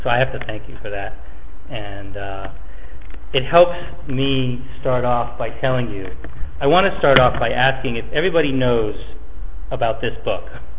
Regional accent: United States; born there; I've been exposed to Christianity since I'm a child because I was born in America.

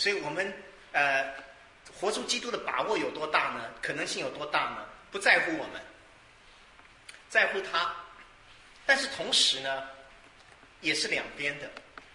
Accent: China; 你过年最喜欢讲的，我们中国人最喜欢讲的哪些话？

